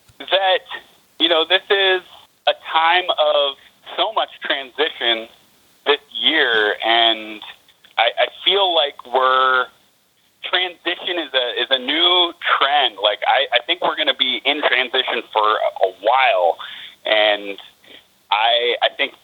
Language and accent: English; Port Townsend, Washington, United States; I was born and raised in Port Townsend, and my parents were and are activists.